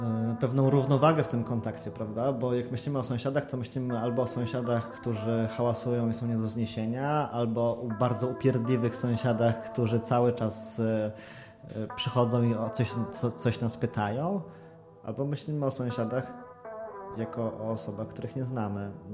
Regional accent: Katowice, Silesian Voivodeship, Poland; Ja z racji tego, że jestem z Katowic, bardziej angażowałem się w problemy katowickie niż gliwickie

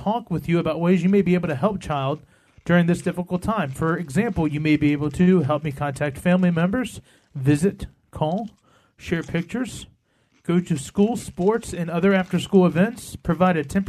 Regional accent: Roanoke, Virginia, United States; This is from the Department of Social Services of Roanoke, Virginia, my hometown.

